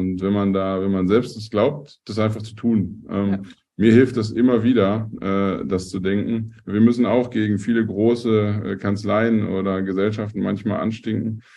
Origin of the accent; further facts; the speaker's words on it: North Rhine-Westphalia, Germany; so bei uns im Ruhrpott sagt man immer, die kochen auch nur mit Wasser.